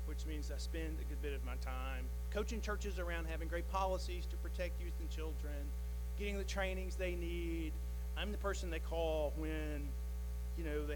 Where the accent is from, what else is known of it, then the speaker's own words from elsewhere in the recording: College Park, Georgia, United States; also born or lived in East Point, United States; I mean, I grew up, I was born in East Point, went to elementary school through high school in College Park.